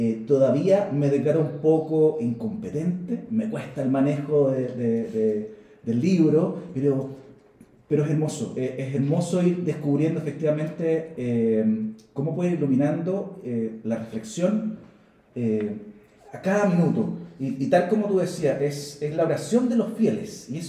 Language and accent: Spanish; Chile; como cualquier chileno de a pie